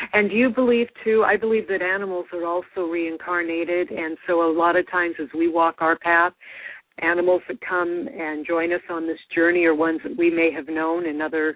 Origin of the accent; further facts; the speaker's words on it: California, United States; I'm calling from California, born and raised.